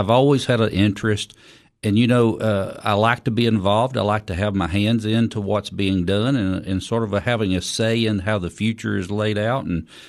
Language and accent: English; Tennessee, United States; I'm born and raised in White County, still live on the family farm, been there. I'm the fifth generation lived on the farm, so I'll probably never leave White County, Tennessee.